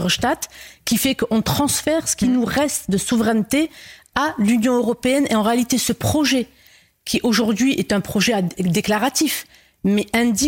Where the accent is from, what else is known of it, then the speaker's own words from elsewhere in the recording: Algeria; moved away as an adult; now in France; vu que je viens d'Algérie, j'ai fait des études en Algérie, je suis venue en France